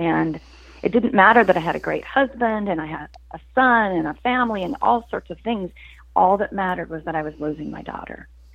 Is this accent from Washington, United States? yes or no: yes; Seattle, Washington, United States; also born or lived in Bellevue; When she was 18, it's 2001, and we're from Seattle, and this is in the Seattle area. We actually lived in Bellevue, which is across Lake Washington from Seattle, so nowhere near the city.